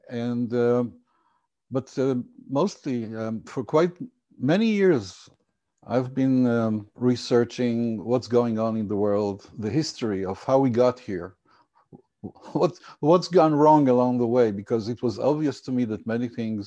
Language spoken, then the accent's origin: English; Haifa, Haifa District, Israel; I'm originally from electrical engineering from the Technion in my hometown of Haifa.